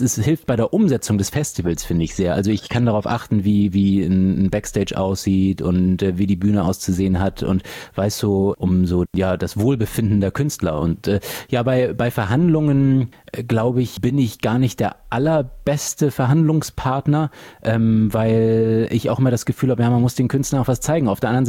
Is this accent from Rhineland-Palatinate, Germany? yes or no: no; Flensburg, Schleswig-Holstein, Germany; es ist sehr schön, sich hier oben wieder zu vernetzen in meiner alten Heimat Flensburg